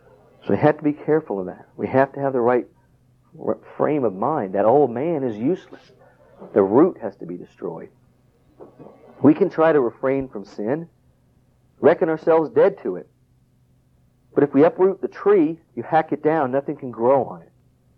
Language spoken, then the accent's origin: English; South Carolina, United States; I grew up in South Carolina. I remember every year going out to the pecan trees and picking them.